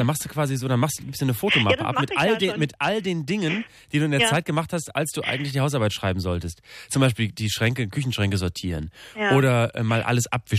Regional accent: Bremen, Germany; Wir kommen aus derselben Ecke eigentlich. Du kommst aus Hamburg, ich komme aus Bremen.

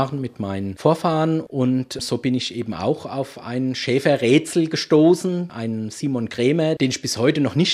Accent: Vielbrunn, Hesse, Germany; Für meinen Heimatort Vielbrunn gab es in dieser Zeit drei Hirtenhäuser

